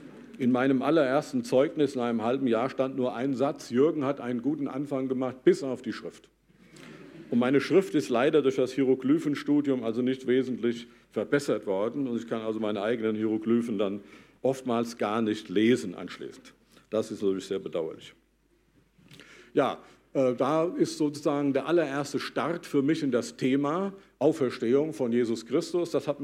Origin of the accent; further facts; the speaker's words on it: Dillenburg, Hesse, Germany; ich komme aus Dillenburg, ist eine kleine Stadt. In Hessen